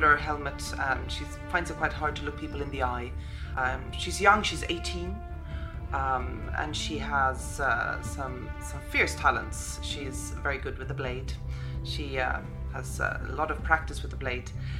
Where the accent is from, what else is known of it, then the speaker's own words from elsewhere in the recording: Stockholm, Stockholm County, Sweden; I'm an actor from Stockholm, Sweden.